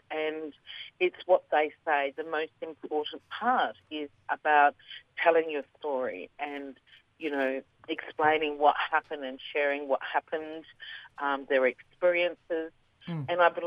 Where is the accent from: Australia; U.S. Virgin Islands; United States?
Australia; Western Australia; also born or lived in Queensland / Cairns; now in Darwin, Australia; I'm Yamaji from Western Australia.